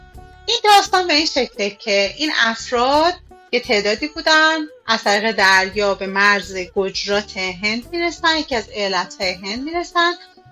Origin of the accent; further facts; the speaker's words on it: Iran; moved away as an adult; گفتم که نه من مستقیم از ایران اومدم